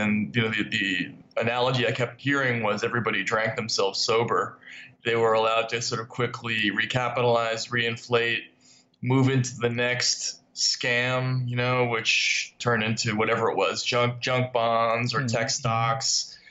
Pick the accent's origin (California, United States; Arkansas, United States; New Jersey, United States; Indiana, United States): New Jersey, United States; Jersey City; I am from Jersey City.